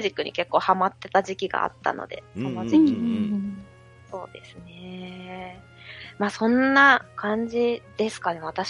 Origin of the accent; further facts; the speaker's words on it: Aichi, Japan; 地元の愛知止まりですけどね